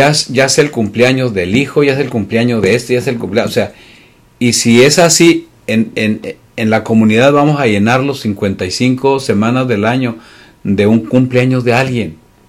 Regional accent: Mexico; porque sí somos bien pachangueros, porque soy mexicano y lo entiendo perfectamente.

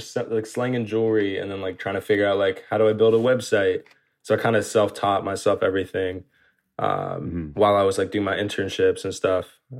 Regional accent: California, United States; So I grew up in Orange County.

